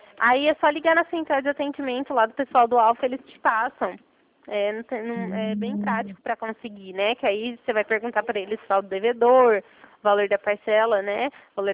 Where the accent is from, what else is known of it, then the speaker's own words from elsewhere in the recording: Ribeirão Preto, São Paulo, Brazil; eu não sou de São José do Rio Preto, eu sou daqui de Ribeirão Preto.